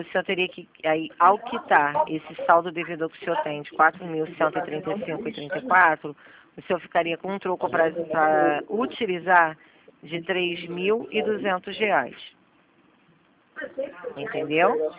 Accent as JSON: {"language": "Portuguese", "region": "Rio de Janeiro", "country": "Brazil", "said": "Sou do centro do Rio."}